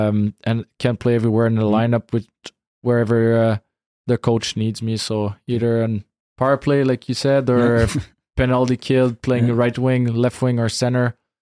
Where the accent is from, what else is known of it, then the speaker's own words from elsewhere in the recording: Sherbrooke, Quebec, Canada; And then I got traded to my hometown in Sherbrooke.